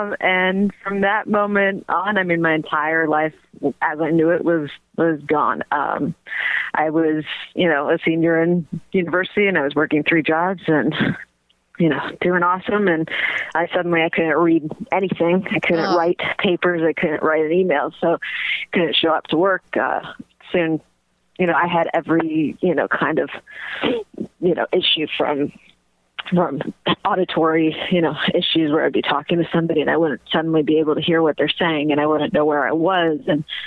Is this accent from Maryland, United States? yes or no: no; San Diego, California, United States; I grew up in San Diego, had never heard of it.